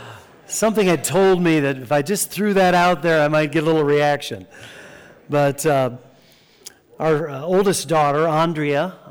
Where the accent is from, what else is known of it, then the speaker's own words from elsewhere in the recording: Lawrenceville, Georgia, United States; And my wife and I hail from Lawrenceville, Georgia, just outside of Atlanta, in the northeast suburbs of Atlanta.